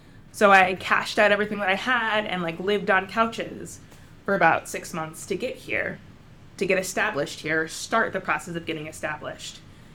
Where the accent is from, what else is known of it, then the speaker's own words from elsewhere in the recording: New Jersey, United States; So I'm originally from New Jersey, and I dropped out of college as an art major